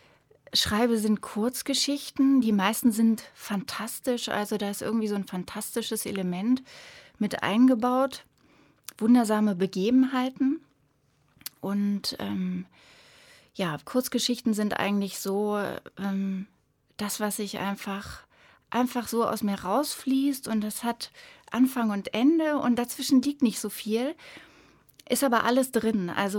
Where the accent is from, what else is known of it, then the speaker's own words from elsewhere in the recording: Kassel, Hesse, Germany; Ich komme aus Kassel, ich lebe in Kassel